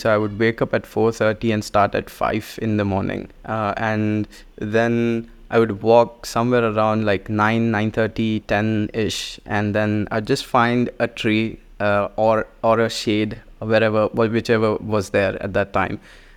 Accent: India; growing up in India

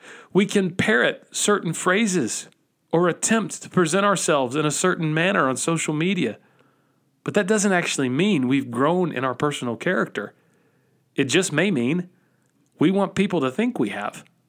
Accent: Georgia, United States; I grew up in Georgia in the 1990s. Pretty much everyone I knew growing up was a diehard Atlanta Braves fan.

